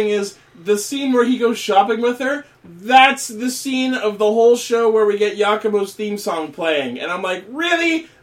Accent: Canada; And I'm like, we're not one to talk because we're from Canada, but come on!

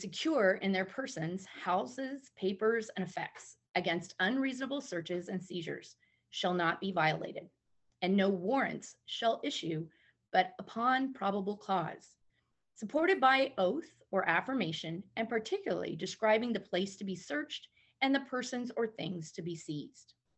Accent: United States; We as Americans tend to step back from our police and our court system.

